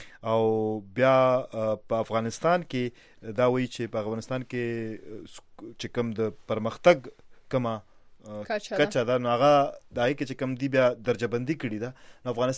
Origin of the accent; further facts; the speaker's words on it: Nowshera, Khyber Pakhtunkhwa, Pakistan; خو زه د نوخار سره تعلق لرم، او نوخار کې بیا زمونږ د علاقې چې کوم کلی نوم دی صالح خانه دی.